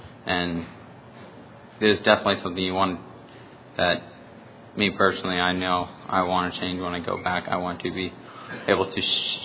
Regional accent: Cheyenne, Wyoming, United States; I'm from Cheyenne, Wyoming.

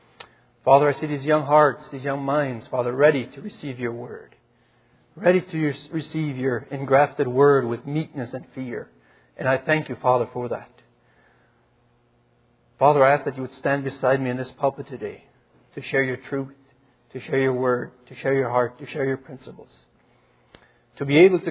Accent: Manitoba, Canada; I'm from Manitoba, as most of you know.

